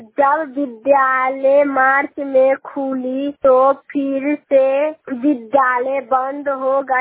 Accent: Akhtiyarpur, Bihar, India; अख्तियारपुर समस्तीपुर का रहने वाली हूँ।

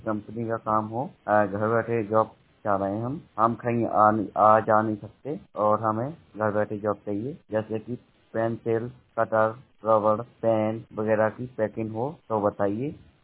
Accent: Budaun, Uttar Pradesh, India; और हम जिला बदायूं से हैं

